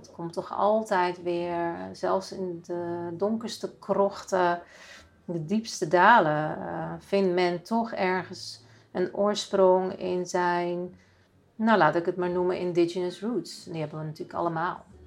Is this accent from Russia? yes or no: yes; Russia; Nou ja, dan kom ik dus uit Rusland, uit het communistische regime